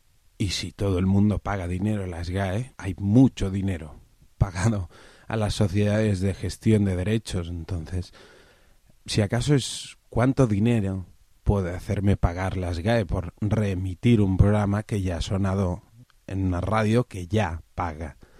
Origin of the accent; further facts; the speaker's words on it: Barcelona, Catalonia, Spain; soy de Barcelona y quería hacerte una pregunta para tu podcast